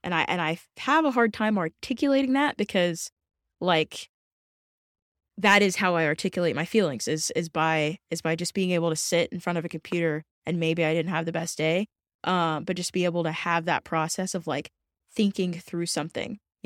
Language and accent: English; the South, United States; I'm from the South. Southern hospitality is very real. I wasn't used to it.